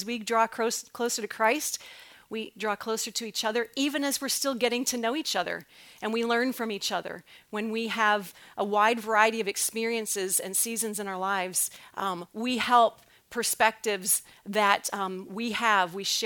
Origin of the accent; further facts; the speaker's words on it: Illinois, United States; now in Dallas, United States; We are originally from Illinois.